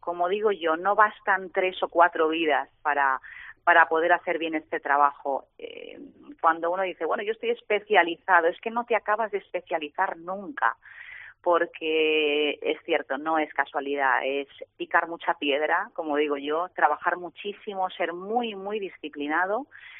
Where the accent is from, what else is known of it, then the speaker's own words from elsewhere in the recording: Balearic Islands, Spain; Yo soy mallorquina, Mi padre es de Jerez de la Frontera, del sur, andaluz, y por mi sangre, por mis venas corre sangre andaluza también.